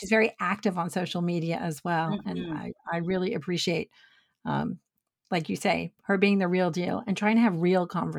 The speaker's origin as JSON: {"language": "English", "town": "Brooklyn", "region": "New York", "country": "United States", "tie": "born or raised there", "said": "I grew up in Brooklyn"}